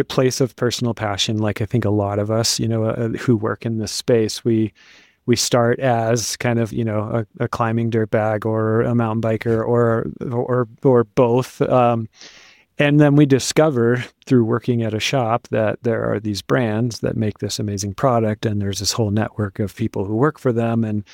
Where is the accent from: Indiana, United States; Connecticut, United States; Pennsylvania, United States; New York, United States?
Pennsylvania, United States; Pittsburgh; also born or lived in Sacramento / Georgia; But I guess where I'm from Pittsburgh, Pennsylvania. I moved around as a kid a lot. I was born in Sacramento, California. We lived in Georgia and Pittsburgh.